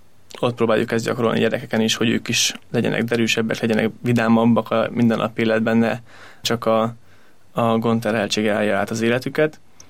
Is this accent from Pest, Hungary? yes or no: yes; Páty, Pest, Hungary; Pátyon születtem, oda költöztek szüleim 25 éve, és ott alakult meg a most már Domus Mariéként nevezett helyi regnum.